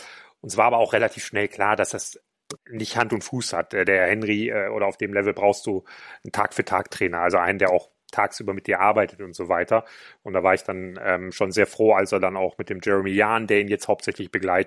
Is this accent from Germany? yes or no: yes; Düsseldorf, North Rhine-Westphalia, Germany; wir sind beide Düsseldorfer